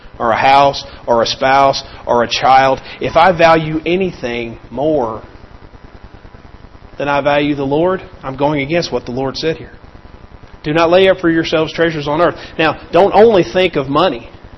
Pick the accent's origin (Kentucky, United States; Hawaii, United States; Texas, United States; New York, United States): Kentucky, United States; I was raised in Kentucky, so my baseball team growing up was the Cincinnati Reds.